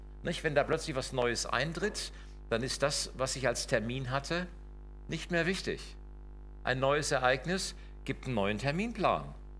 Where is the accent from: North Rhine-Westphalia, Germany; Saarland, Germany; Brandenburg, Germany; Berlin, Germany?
North Rhine-Westphalia, Germany; Hagen; für euch bin ich ja Norddeutscher, wobei ich dann immer schmunzeln muss, wenn ihr auf der Landkarte Deutschlands guckt, liegt Hagen quasi mittendrin.